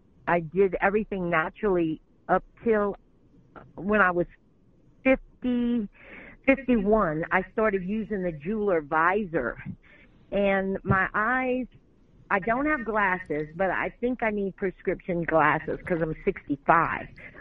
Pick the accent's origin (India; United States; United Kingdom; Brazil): United States; Louisiana; They had a man in my hometown called Poussat La. I'm from South Louisiana.